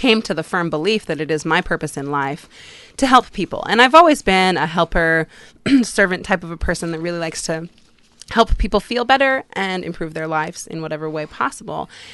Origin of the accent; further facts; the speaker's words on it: Seaside, Oregon, United States; Well, I was born and raised in Seaside, so I am a native, and I'm 31 years old